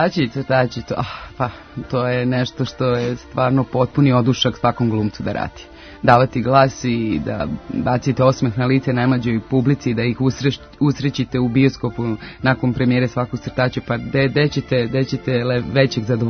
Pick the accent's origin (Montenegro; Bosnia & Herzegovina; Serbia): Serbia; Gornji Milanovac, Šumadija and Western Serbia; ona je rođena u Gornjem Milanovcu. To je inače moj rodni grad